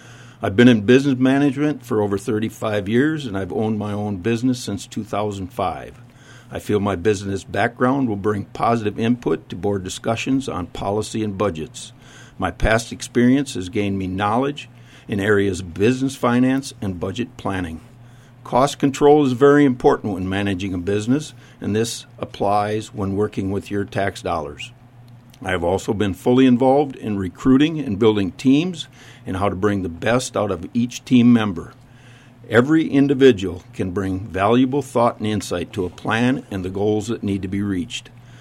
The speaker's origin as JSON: {"language": "English", "town": "Albert Lea", "region": "Minnesota", "country": "United States", "tie": "born or raised there", "said": "So I was born and raised in Albert Lea, and I've lived in Freeborn County my entire life. I currently live south of Manchester in Manchester Township. I've lived there since 1985."}